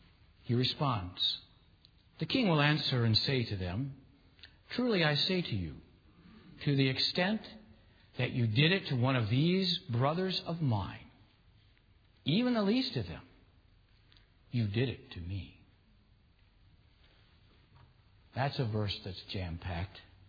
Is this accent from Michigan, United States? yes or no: yes; Michigan, United States; And, of course, I'm a kid from Michigan.